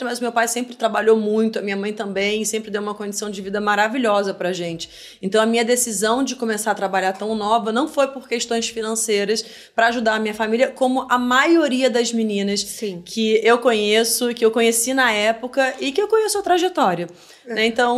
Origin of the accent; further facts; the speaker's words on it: Petrópolis, Rio de Janeiro, Brazil; moved away; also born or lived in Japan; A vida mudou completamente. Saí de Petrópolis, 9 meses depois eu tava no Japão.